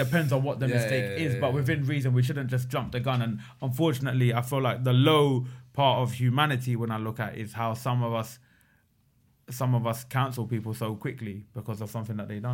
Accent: England, United Kingdom; born there; I was born in England. My grandparents were born in Pakistan.

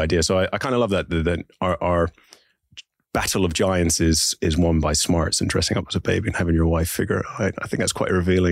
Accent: Ballyclare, Northern Ireland, United Kingdom; also born or lived in England / Belfast; I come from Irish family, and we were raised in Northern Ireland, Belfast for a little time, and then little regional country town called Ballyclare, and just grew up in one of the most extraordinarily beautiful countries

